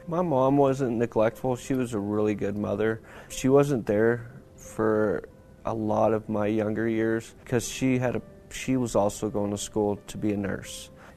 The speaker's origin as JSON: {"language": "English", "town": "Lubbock", "region": "Texas", "country": "United States", "said": "I am 39 years old. I'm from Lubbock, Texas."}